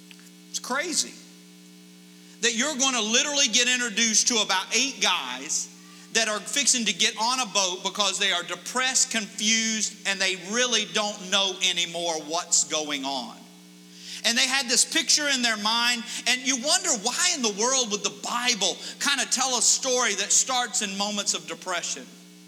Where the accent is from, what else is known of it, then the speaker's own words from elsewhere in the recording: Panama City Beach, Florida, United States; It's where I grew up in Northwest Florida. It's Panama City Beach.